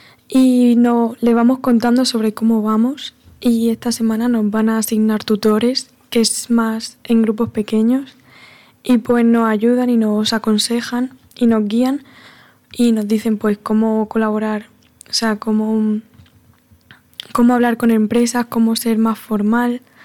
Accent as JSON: {"language": "Spanish", "town": "Yecla", "region": "Region of Murcia", "country": "Spain", "said": "Soy de Yecla y tengo 15 años"}